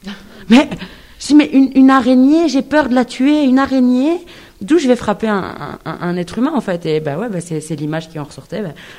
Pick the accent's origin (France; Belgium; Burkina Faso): Belgium; j'ai grandi en Belgique, je parle que français. Enfin, à l'époque, je parlais que français.